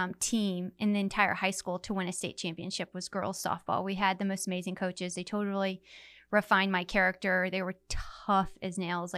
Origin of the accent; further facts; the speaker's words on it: Canyon Lake, Texas, United States; also born or lived in Houston, Texas; I was born outside of Houston. And okay. Then grew up most of my life in Canyon Lake, Texas.